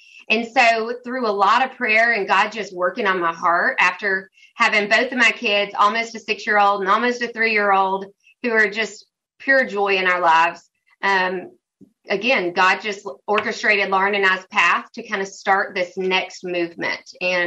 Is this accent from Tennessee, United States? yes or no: yes; Carville, Tennessee, United States; We're all about families here, and born and raised in Carville, Tennessee, it just is home.